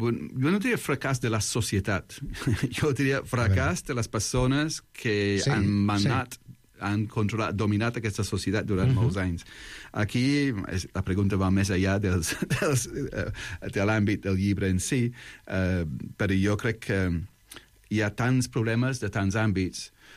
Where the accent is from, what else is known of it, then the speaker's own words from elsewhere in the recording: London, United Kingdom; vaig créixer en Londres